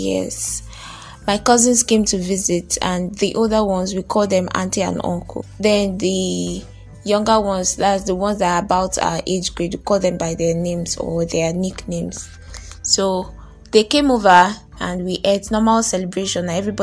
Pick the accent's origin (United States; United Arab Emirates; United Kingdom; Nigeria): Nigeria; Abuja, Federal Capital Territory; I was born and raised in Abuja, but I do not really know my way around Abuja.